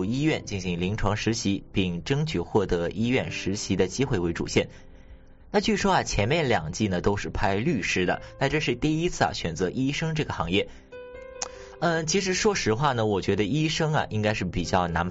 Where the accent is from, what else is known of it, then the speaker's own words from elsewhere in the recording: Hangzhou, Zhejiang, China; moved away; 那一是因为呢杭州是我的家乡，那离开杭州啊有一阵子了，借此啊可以看看家乡的人和景。